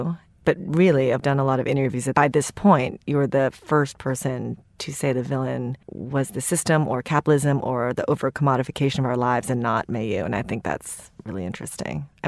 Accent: Wisconsin, United States; also born or lived in Philippines; I was born in the Philippines. We moved to Wisconsin when I was six. And I was very much raised on the story and maybe the mythology of meritocracy.

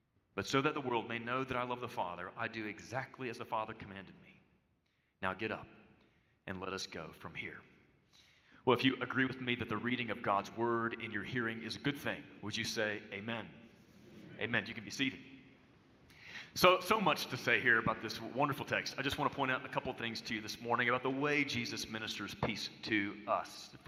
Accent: Mobile, Alabama, United States; I remember I grew up in Mobile, and my sister was an Azalea Trail maid, and she was awesome.

